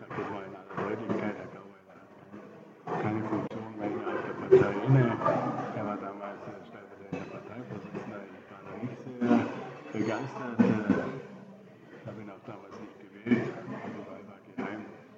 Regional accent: Germany; Ich glaube, wir sind da momentan als Deutsche etwas zu pragmatisch

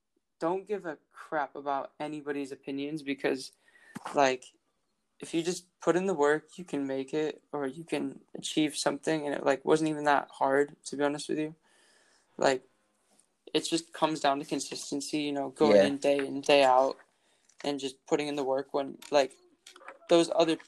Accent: United States; So I grew up in America, and I went to high school in the States.

